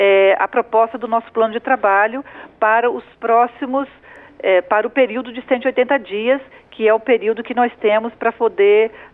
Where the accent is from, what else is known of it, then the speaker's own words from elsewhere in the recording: Espírito Santo, Brazil; sou do PT, do Estado do Espírito Santo